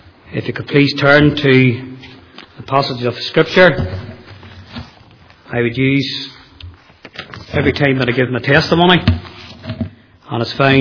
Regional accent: Armagh, Northern Ireland, United Kingdom; I'm from Armagh. And not to give my age away too much, I was born in the 70s.

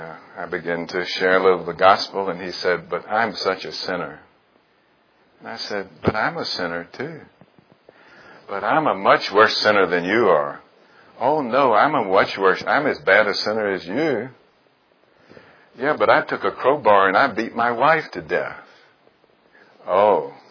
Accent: Jackson, Mississippi, United States; When I was a young boy growing up in Jackson, Mississippi, which is right near to where we are, my one claim to fame was that I was state yo-yo champion.

